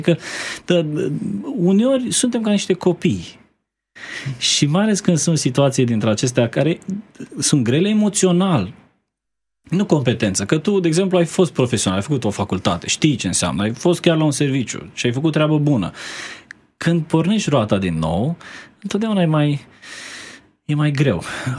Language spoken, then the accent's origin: Romanian; Brăila, Brăila County, Romania; eu sunt din Brăila. La noi, la Brăila, supele, în genere, se dau la cei bolnavi.